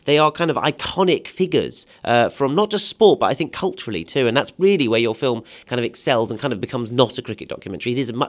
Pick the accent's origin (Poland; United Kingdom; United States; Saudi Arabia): United Kingdom; England; obviously I'm an Englishman.